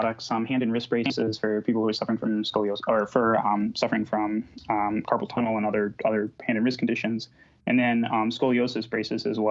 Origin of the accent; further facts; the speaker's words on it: Illinois, United States; also born or lived in Texas; I grew up in Illinois and went to school in Texas, and then I eventually landed in the Bay Area